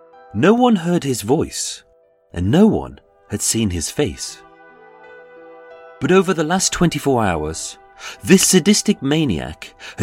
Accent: Birmingham, West Midlands, United Kingdom; having instantly devalued it simply because I'm a Brummie.

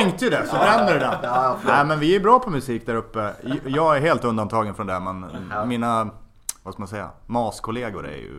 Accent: Borlänge, Dalarna County, Sweden; now in Täby, Sweden; Jag kommer från Borlänge. Utkanten av Borlänge kan man säga. Förorten, ja, Skräddarbacken. Skräddarbacken utanför Borlänge jag växte upp i. Och bodde där i, att jag flyttade till Stockholm då, vilket ju var 96-97 årsskiftet där.

